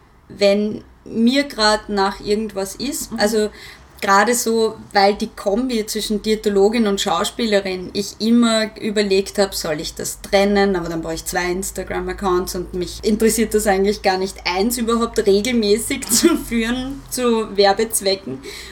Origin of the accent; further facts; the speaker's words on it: Vienna, Austria; dann habe ich einen oberösterreichischen Dialekt auspackt und habe nicht gesagt, dass ich Wienerin bin.